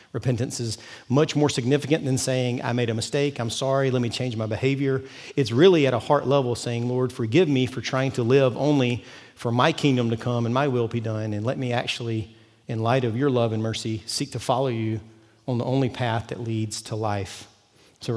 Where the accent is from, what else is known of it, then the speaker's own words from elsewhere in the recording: United States; I didn't grow up Catholic, Episcopalian, or any liturgical religious community, but I grew up in America